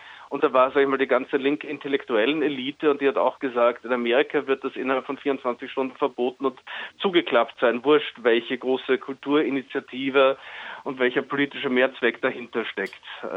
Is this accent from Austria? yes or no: yes; Austria; wo er mich auch oft gefragt hat als Österreicher